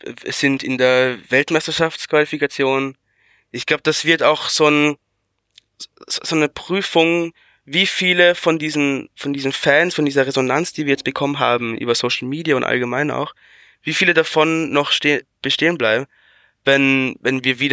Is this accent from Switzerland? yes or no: no; Austria; ich als Österreicher bin natürlich sehr erfreut